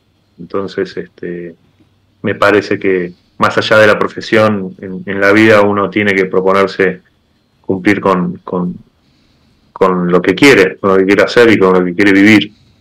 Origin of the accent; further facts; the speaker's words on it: Argentina; como argentino, el orgullo argentino es y el asado.